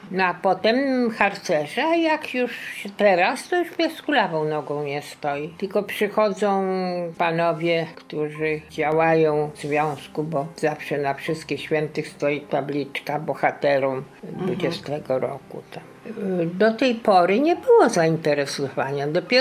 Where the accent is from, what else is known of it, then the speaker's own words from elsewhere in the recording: Vilnius, Vilnius County, Lithuania; moved away; Ja jestem z Wilna. Myśmy przyjechali z Wilna w 1946 roku.